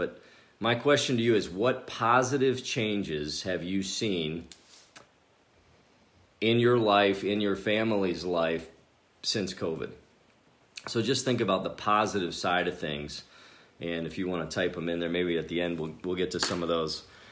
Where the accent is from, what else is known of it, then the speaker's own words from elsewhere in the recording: Pennsylvania, United States; now in Iowa, United States; I consider myself an Iowan now because more than half of my life has been here. But I grew up in Pennsylvania, of all places. Harrisburg area, kind of like Des Moines. We were outside of the city. I grew up between Camp Hill and Gettysburg.